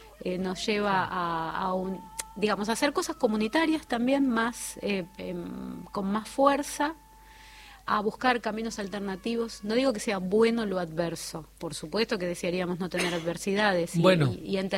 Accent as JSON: {"language": "Spanish", "region": "Buenos Aires Province", "country": "Argentina", "said": "que no soy del interior, sino que soy de provincia de Buenos Aires"}